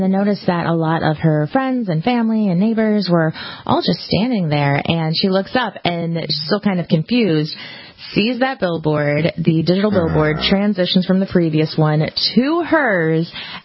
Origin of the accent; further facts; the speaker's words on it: Ohio, United States; But also, I grew up right near Cedar Point, America's Roller Coaster.